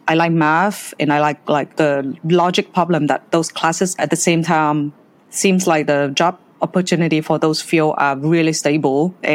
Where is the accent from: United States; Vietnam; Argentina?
Vietnam; based in Vietnam, you know, my home country, my home market